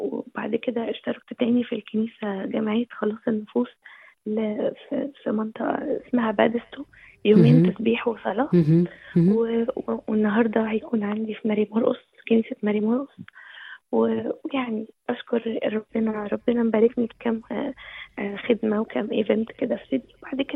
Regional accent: Egypt; فيمكن أنا عشان مصرية فيمكن واخدة سمات حلوة وصفات حلوة من مصر يعني

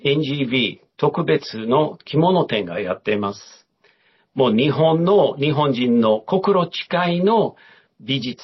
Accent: Melbourne, Victoria, Australia; ちょうど14年前メルボン、自分の出身に戻ったんですけど、

